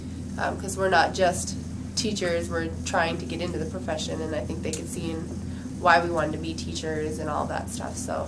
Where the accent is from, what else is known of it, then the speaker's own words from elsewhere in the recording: Sisseton, South Dakota, United States; And I'm from Sisseton, South Dakota.